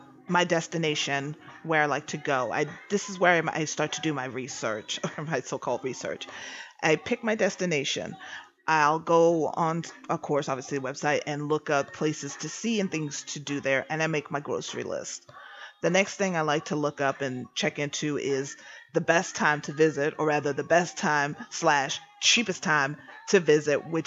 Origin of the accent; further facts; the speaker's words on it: East Coast, United States; I'm from the East Coast, so I grew up around snow.